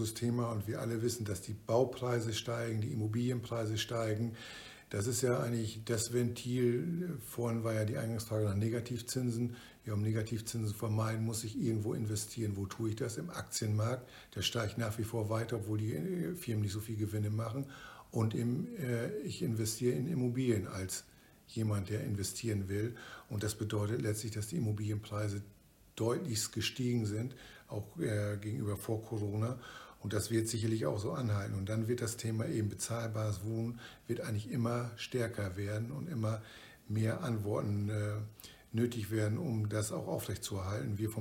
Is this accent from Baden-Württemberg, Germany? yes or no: no; Lower Saxony, Germany; das ist als Ostfriese, wenn Sie durch die Altstadt gehen, dann ist es Heimat, weil das ist einfach so norddeutsch.